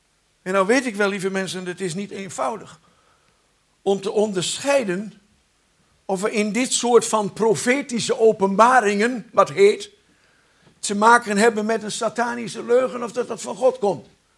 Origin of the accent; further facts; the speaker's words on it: Netherlands; Daar zijn wij gewillig voor als Nederlanders. Als het niks kost, willen we alles.